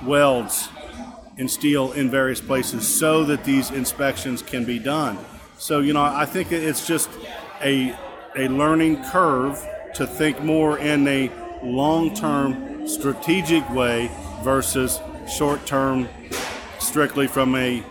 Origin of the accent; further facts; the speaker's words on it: Cincinnati, Ohio, United States; Well, I'm from the Cincinnati, Ohio area